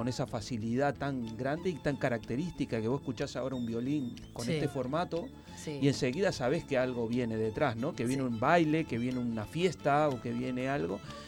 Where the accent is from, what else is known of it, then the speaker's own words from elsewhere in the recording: Uruguay; yo no me siento uruguayo solo, yo nací en Latinoamérica, quiero decir, yo me siento latinoamericano y sobre todo sudamericano